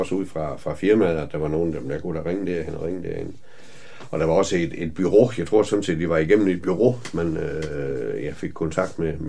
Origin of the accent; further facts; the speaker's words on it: Haderslev, Region of Southern Denmark, Denmark; also born or lived in Kolding; Jeg kommer fra Haderslev, og har boet der de første 19 år af mit liv. Så har jeg boet nogle år i Kolding.